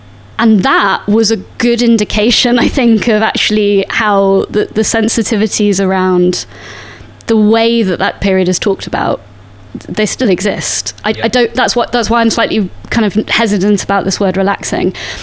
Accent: Salisbury, South West England, United Kingdom; I grew up in Salisbury

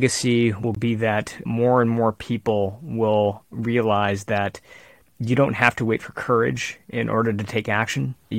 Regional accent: Michigan, United States; also born or lived in San Francisco Bay Area; My hometown in Michigan had gone red for the first time.

